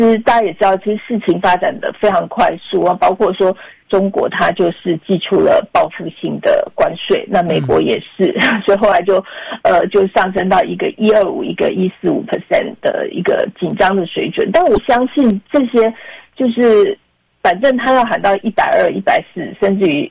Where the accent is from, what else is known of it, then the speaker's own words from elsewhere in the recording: Taiwan; 然后到最后好像又捆绑我们台湾人